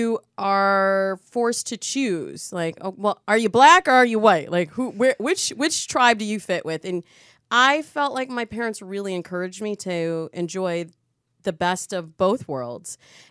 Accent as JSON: {"language": "English", "region": "Michigan", "country": "United States", "tie": "born or raised there", "said": "And I grew up in Michigan, and there was nobody."}